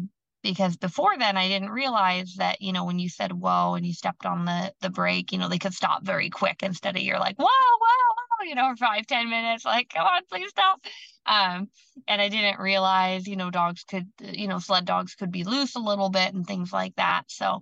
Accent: Idaho, United States; But back when I was 9, growing up in Northern Idaho

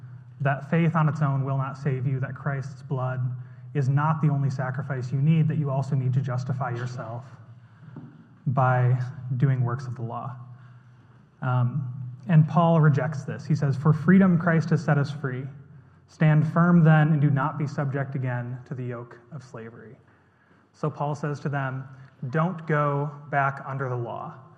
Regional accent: United States; moved away as an adult; now in Austria; I'm from the United States. I've been here for the last year and a half in Austria teaching English

